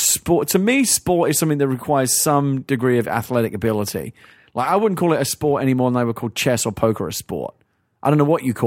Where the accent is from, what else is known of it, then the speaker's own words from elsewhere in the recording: London, United Kingdom; born there; accent: Cockney; I was literally born within the sound of Bow Bells, which they tell you that's how you're an authentic East End Cockney